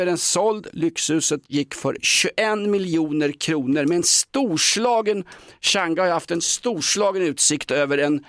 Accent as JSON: {"language": "Swedish", "country": "Sweden", "said": "Men jag är ju svensk, jag måste få klaga"}